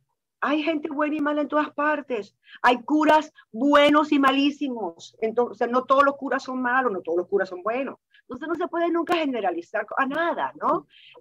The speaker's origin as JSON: {"language": "Spanish", "country": "Cuba", "tie": "born there", "said": "En Cuba, que yo nací en Cuba"}